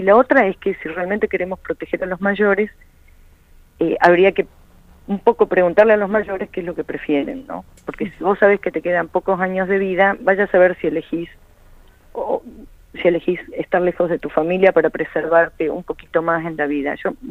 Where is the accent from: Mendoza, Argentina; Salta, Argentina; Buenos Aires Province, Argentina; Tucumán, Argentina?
Salta, Argentina; desde el día que me fui de Salta sabía que quería volver a Salta a vivir, y lo pude hacer en noviembre del 2019